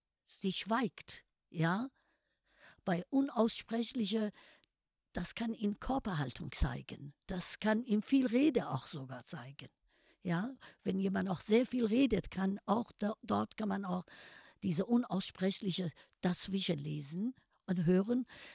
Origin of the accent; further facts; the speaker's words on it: Iran; German is a second language; now in Germany; was das in meiner Heimat los ist im Iran